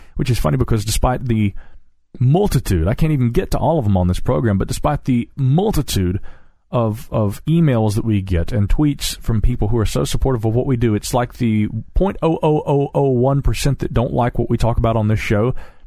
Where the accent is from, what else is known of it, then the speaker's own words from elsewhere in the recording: Asheville, North Carolina, United States; Right here in my hometown of Asheville, for instance, there are many people who are against the idea of building new skyscrapers and buildings in our little mountain town.